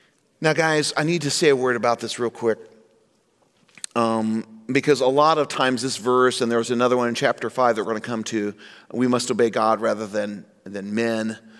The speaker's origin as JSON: {"language": "English", "country": "United States", "said": "I'm not in my home country, the United States, and I have to follow their rules."}